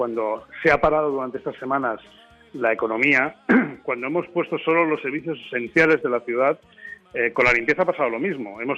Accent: Barcelona, Catalonia, Spain; Lo que somos los españoles o los barceloneses, que somos gente de estar en la calle

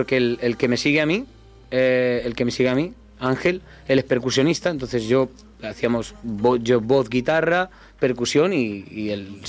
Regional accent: Figueres, Catalonia, Spain; Yo soy de Cataluña, soy catalá, soy de Figueras, soy de Figueras.

